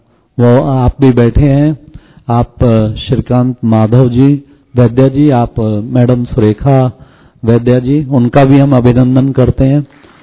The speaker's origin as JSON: {"language": "Hindi", "town": "Panipat", "region": "Haryana", "country": "India", "said": "मैं पानीपत से आया हूं"}